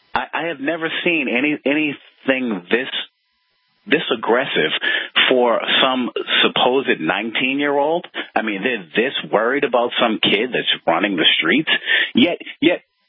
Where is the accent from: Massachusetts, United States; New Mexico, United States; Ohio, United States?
Massachusetts, United States; Boston; I was born and raised in Boston. I'm 45 years old.